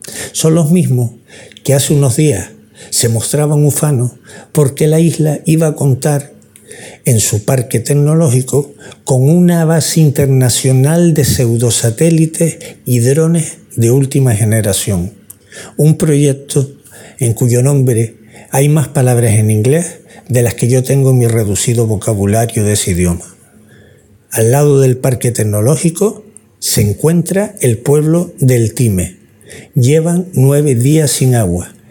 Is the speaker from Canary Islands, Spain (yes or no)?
yes; Canary Islands, Spain; en mi pueblo, un pequeño enclave rural de Fuerteventura, llevamos 10 días sin que seamos abastecidos de agua